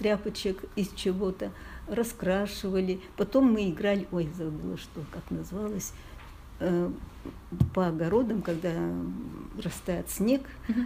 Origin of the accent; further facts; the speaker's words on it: Aleksandrovka, Udmurtia, Russia; Удмуртская ССР, Граховский район, деревня Александровка.